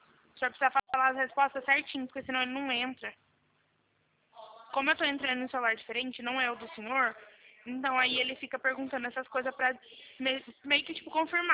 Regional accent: Leme, São Paulo, Brazil; Eu sou da cidade de Leme, interior de São Paulo.

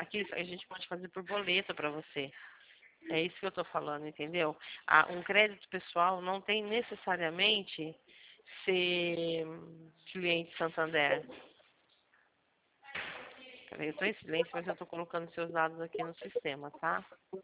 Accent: Rio Claro, São Paulo, Brazil; Eu sou de Rio Claro, mas eu trabalho aqui em Santa, tá?

